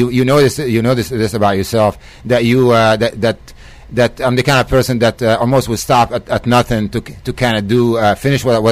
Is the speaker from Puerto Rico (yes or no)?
no; Israel; moved away as an adult; now in United States; Well, I came from Israel here in 1981, right out of high school.